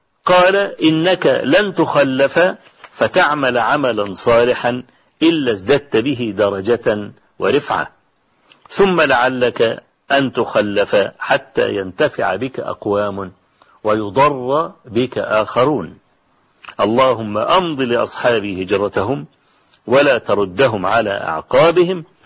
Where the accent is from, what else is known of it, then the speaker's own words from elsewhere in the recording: Egypt; نحن من أهل مصر ومكة هي أحب أرض الله إلينا مع أننا لسنا من أهلها